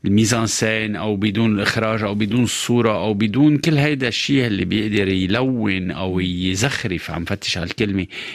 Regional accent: Lebanon; كنت احكي فرنساوي احسن بكتير من ما بحكي عربي، بعتقد ماشي حالي بالعربي. كان عندي عقدة الغرب مثل كتير من اللبنانيين

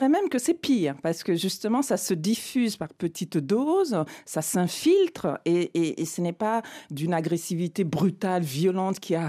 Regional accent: Sweden; Je vais répondre que je suis suédoise.

